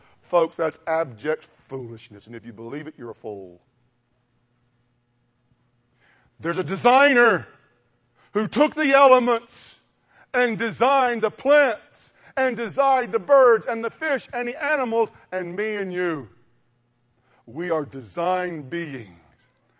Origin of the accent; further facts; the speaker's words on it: Mississippi, United States; This is a Mississippi boy collecting rocks. I'm from Mississippi. All we see in Mississippi when it rains is mud.